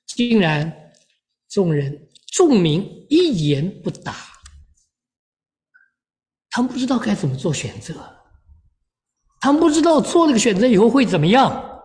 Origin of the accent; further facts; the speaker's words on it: China; 这些年我们中国人的信仰已经慢慢慢慢的从一个比较极端的地方偏到另外一个极端的地方来了